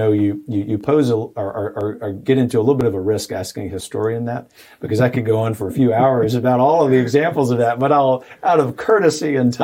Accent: Gulf Coast, United States; I was formed in my working class family in the Gulf Coast, the American South, of knowing that even though we didn't have a lot of material resources

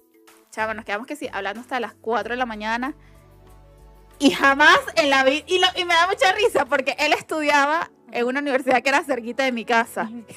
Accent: Guatemala; now in Ecuador; Que yo me vine de Guatemala para que en Guatepeor.

